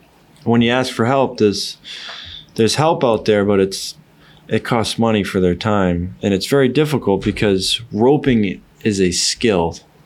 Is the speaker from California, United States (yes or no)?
no; Townsend, Massachusetts, United States; I'm from Townsend, Massachusetts, so there ain't no cowboys around that area unless you're driving at least 4 or 5 hours.